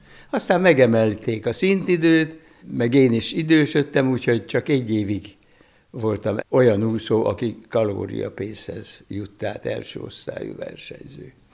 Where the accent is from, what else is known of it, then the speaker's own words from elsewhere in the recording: Orosháza, Békés, Hungary; now in Budapest, Hungary; hát Orosházán, szülőfalumban, a Gyopáros tóba is elkezdtünk vízilabdázni